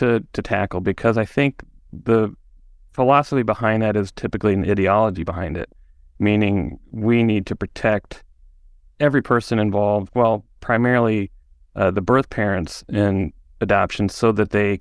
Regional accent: Washington, District of Columbia, United States; born there; I was born and adopted in the District of Columbia.

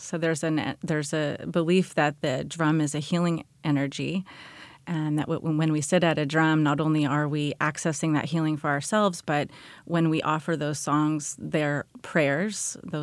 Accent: California, United States; We came from North Carolina and Oklahoma. My dad was actually from Texas, lived in California since I was 4.

